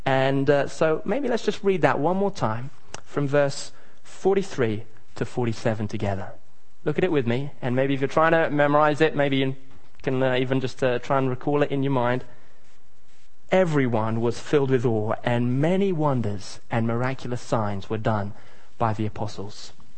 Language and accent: English; Kenya; when we had photos taken of us when I was growing up in Kenya. And my parents were missionaries